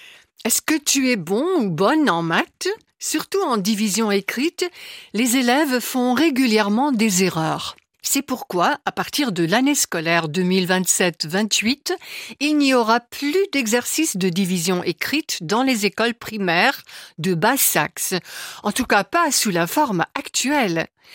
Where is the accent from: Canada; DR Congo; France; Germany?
Germany; Saarland; Aussi chez nous, en Sarre, il y a des personnages particuliers au feu rouge pour piétons.